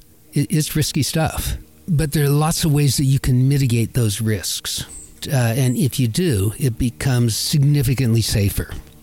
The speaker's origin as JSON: {"language": "English", "region": "Virginia", "country": "United States", "tie": "born or raised there"}